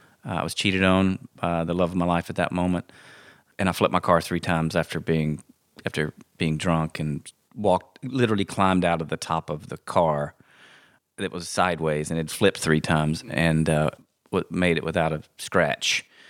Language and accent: English; Livingston, Texas, United States; And I'm from Livingston, just around the corner.